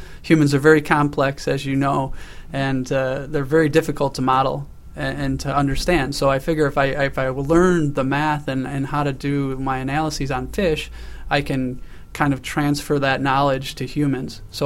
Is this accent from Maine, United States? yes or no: no; Wisconsin, United States; Organic Valley is in my hometown or that region. That's the Kickapoo Valley in Wisconsin.